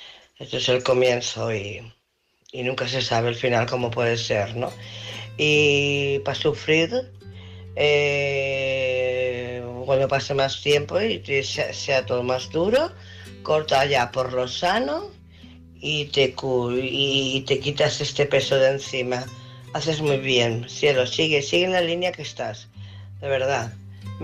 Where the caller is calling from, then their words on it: Barcelona, Catalonia, Spain; de Barcelona.